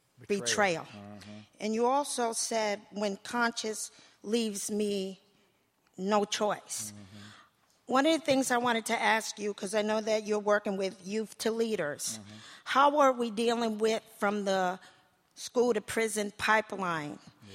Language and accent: English; Washington, United States; I come from Kitsap County, better known as Kidnap County.